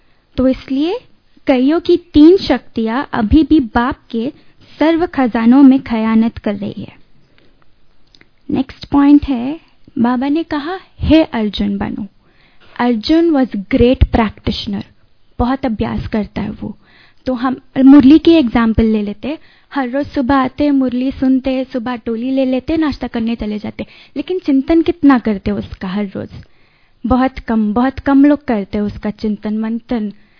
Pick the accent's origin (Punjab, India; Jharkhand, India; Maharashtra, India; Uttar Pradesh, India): Maharashtra, India; Mumbai; born there; तो हम नॉर्थ में रह चुके हैं, मैं मुंबई में पैदा हुई हूँ, तो मुझे हिंदी आती है और मैं नेवी स्कूल में पढ़ती हूँ।